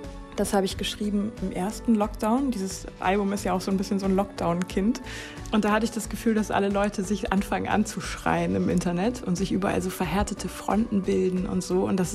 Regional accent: Hamburg, Germany; ich komme aus Hamburg

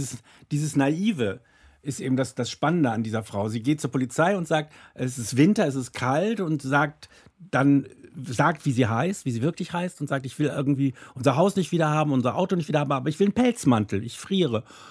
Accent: Hamburg, Germany; Und deshalb bin ich in Hamburg aufgewachsen.

